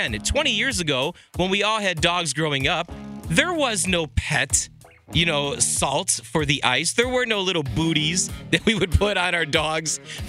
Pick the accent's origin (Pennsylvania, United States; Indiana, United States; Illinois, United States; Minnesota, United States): Illinois, United States; When I was growing up 20 years ago, there was no specific salt that we had for Shotzi growing up on Oak Park Avenue at my parents' house.